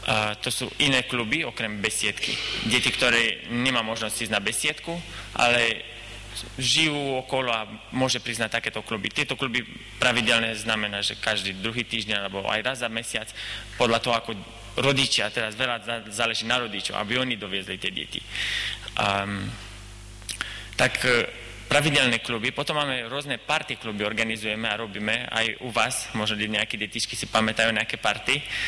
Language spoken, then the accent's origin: Slovak; Romania; Slovak is a second language; now in Slovakia; Ja som z Rumunska, tak v Rumunska som sa narodil a prišli sme si na Slovensku 6 rokov dozadu. Áno, tak sa ešte učím slovenčinu, sklonovanie mi ešte neide.